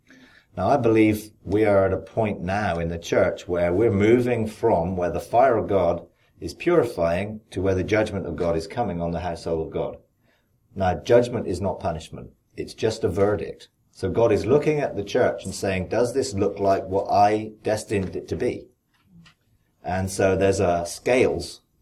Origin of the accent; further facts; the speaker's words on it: United Kingdom; So, I mean, I'm from a nation that has a monarchy, so I understand what it is to have a rule. I come from the United Kingdom.